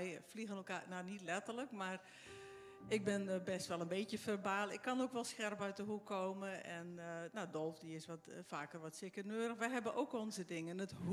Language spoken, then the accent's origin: Dutch; Friesland, Netherlands; born there; also born or lived in Curaçao; op Curaçao ooit getrouwd, ver weg van Friesland, waar ik ben geboren. En ons gezin is daar ook geboren op Curaçao. En in 2009 zijn we teruggekomen naar Nederland. En sindsdien wonen we hier